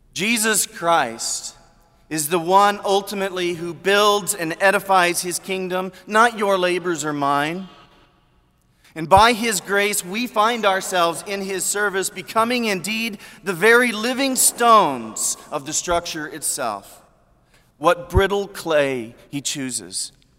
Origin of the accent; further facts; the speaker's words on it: Kansas City, Missouri, United States; I grew up in Kansas City, Missouri, I'm proud to say.